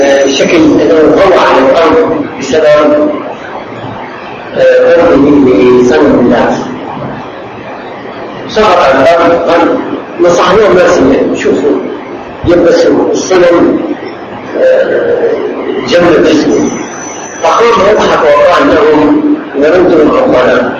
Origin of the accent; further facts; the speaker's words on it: Syria; وعندنا في سوريا منذ أنشئ الدولة